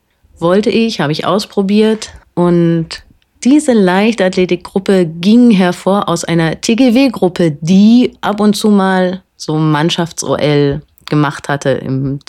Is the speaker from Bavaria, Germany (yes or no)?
no; Berlin, Germany; Ich bin aus Berlin in der Berliner Turnerschaft